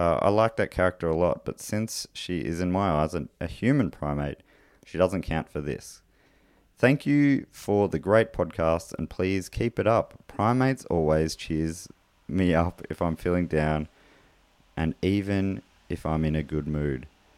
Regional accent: Launceston, Tasmania, Australia; I grew up in Launceston, so got to see these monkeys fairly often.

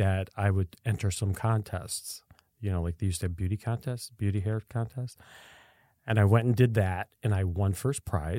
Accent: Niagara Falls, New York, United States; Niagara Falls.

